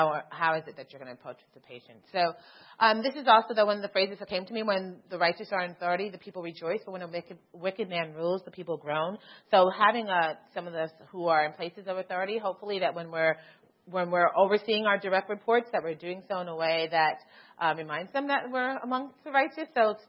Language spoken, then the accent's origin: English; New York, United States